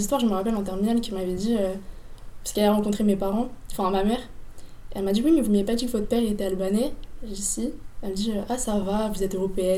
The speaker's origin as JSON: {"language": "French", "country": "France", "tie": "born or raised there", "said": "je suis la deuxième génération après l'immigration, c'est mes grands-parents du coup qui ont immigré en France, et j'ai toujours, enfin jusqu'à mes 6 ans en fait, ma grand-mère albanaise elle me gardait, donc je parlais avec elle en albanais"}